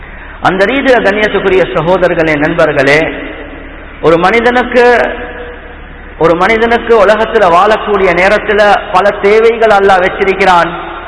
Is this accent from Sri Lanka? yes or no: yes; Colombo, Western Province, Sri Lanka; இது காத்தாங்குடி மாத்திரம் அல்ல, நான் கொழும்புல சேர்ந்தவன்